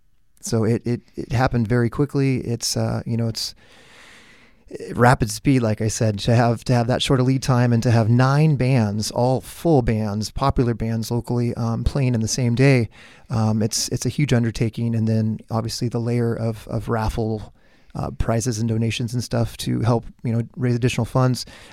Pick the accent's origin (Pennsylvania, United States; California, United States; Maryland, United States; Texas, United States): California, United States; I'm originally from Orange County. I lived with my fiance at the time for 2 years in Venice Beach. So I have some very fond memories there. Spent a lot of time in LA as a kid, you know, just proximity to growing up in Orange County.